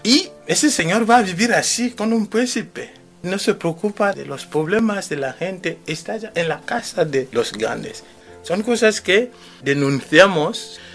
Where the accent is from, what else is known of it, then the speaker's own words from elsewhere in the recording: Cameroon; porque yo vengo de Camerún. Veo cómo la gente vive